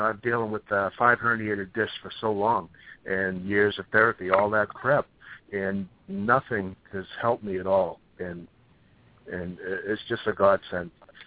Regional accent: Boston, Massachusetts, United States; from Boston.

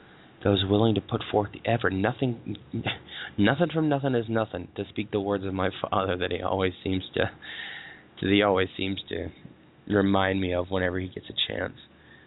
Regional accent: United States; The fact that I'm American makes it all the better.

